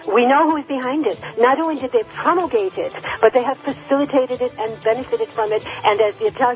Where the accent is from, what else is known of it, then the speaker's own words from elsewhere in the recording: United States; now in France; Yes, I'm an American. I'm a voting American citizen.